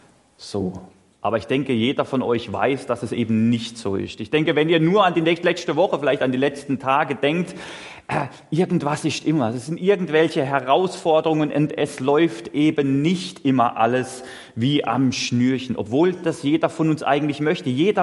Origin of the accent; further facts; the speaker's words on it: Freiburg im Breisgau, Baden-Württemberg, Germany; now in Dierdorf, Germany; Und zwar, ich komme ursprünglich aus Freiburg im Breisgau, aus dem Süden. Und ich darf jetzt im achten Jahr sind wir jetzt in Dierdorf. Das ist bei Neuwied, Koblenz da in der Nähe